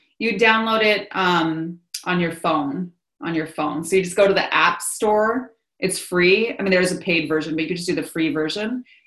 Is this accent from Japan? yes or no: yes; Japan; So I'm half Japanese and I was born and raised over in Japan.